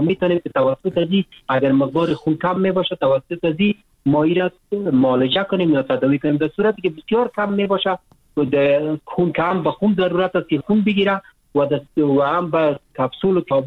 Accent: Afghanistan

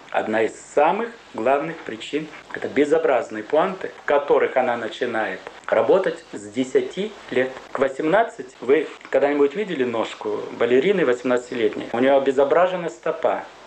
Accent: Ukraine; Я решаю пойти, поскольку я упрямый украинец, по самому трудному пути организовать свое производство.

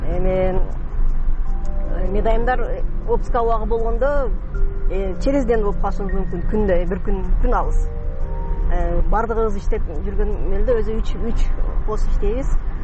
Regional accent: Batken, Batken Region, Kyrgyzstan; Азыр 50 жаштамын. Баткенде төрөлүп, Баткенде өскөнмүн.

